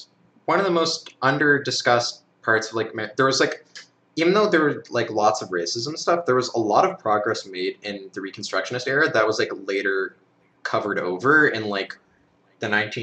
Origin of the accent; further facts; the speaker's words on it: Canada; As a Canadian, I'm obligated to learn more about American history than Americans.